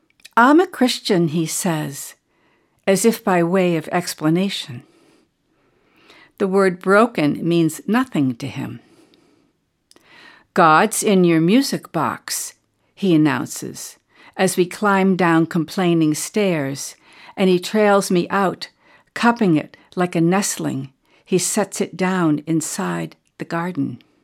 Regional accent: Rye, New Hampshire, United States; from Rye, New Hampshire

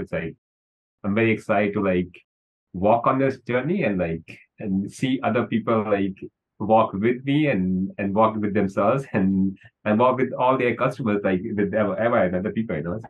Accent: India; I'm from India, so like I grew up like tasting mangoes.

